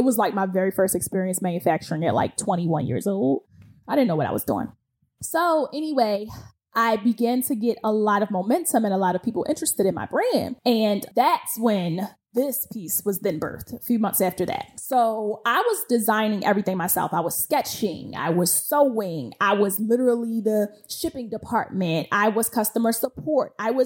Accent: Baltimore, Maryland, United States; I'm from Baltimore, as a lot of you guys know.

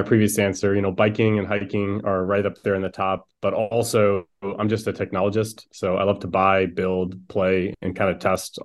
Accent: Midwest, United States; I'm also a Midwesterner, and so being practical is pretty core to my mindset.

